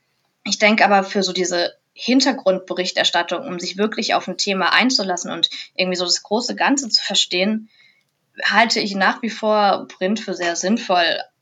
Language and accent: German; Hesse, Germany; Und das ist natürlich hier so Rhein-Main-Gebiet, wo ich herkomme